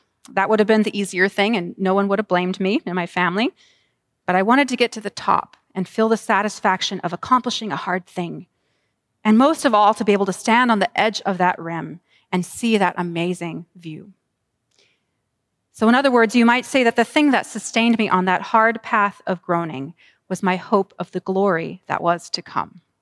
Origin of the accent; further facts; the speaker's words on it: California, United States; I grew up in California, and my family had a cabin in Arizona that we would go to often in the summers